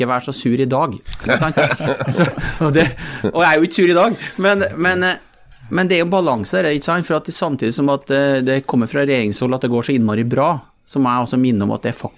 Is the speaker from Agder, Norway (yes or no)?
no; Malm, Trøndelag, Norway; jeg vokste opp i Malm, hvor vi hadde et tilfluktsrom som ble brukt til kulturskole.